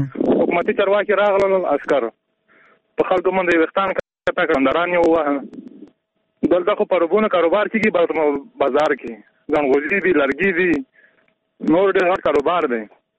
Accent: Paktika, Afghanistan; مونږ خو د پکتیکا خلک یو، افغانستان خلک یو.

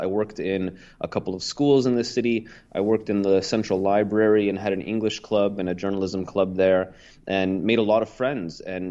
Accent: Oregon, United States; I had just recently graduated from university in the United States, in Oregon, my home state, and was living in Portland

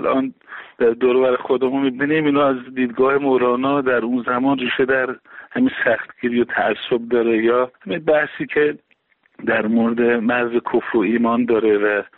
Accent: Iran; برای من به عنوان یک ایرانی

